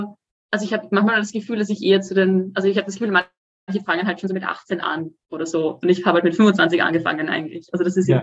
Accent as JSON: {"language": "German", "region": "Vienna", "country": "Austria", "lives_now": "Sweden", "said": "ich komme aus Wien und lebe jetzt aber schon seit 2 Jahren in Schweden, im Süden von Schweden."}